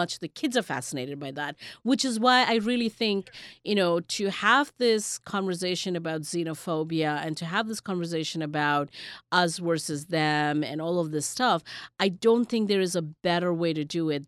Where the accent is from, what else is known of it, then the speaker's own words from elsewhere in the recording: India; now in United States; I grew up in India